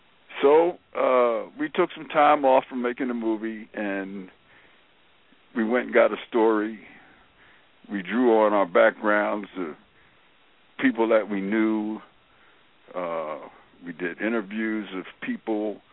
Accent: Philadelphia, Pennsylvania, United States; And I grew up in North Philadelphia as an only child.

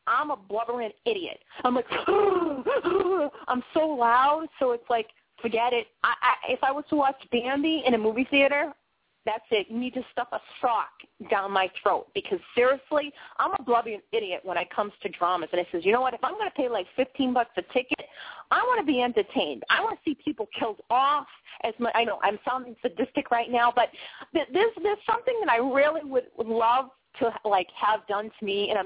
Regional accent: Boston, Massachusetts, United States; now in Maine, United States; Now, you know, I'm coming from Boston in the inner cities, right?

